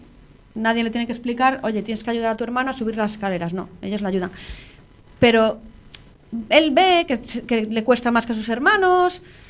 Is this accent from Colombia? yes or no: no; A Coruña, Galicia, Spain; also born or lived in Madrid / Paris / New York; yo soy de Coruña, estudié aquí en el cole y luego me fui a estudiar la carrera a Madrid.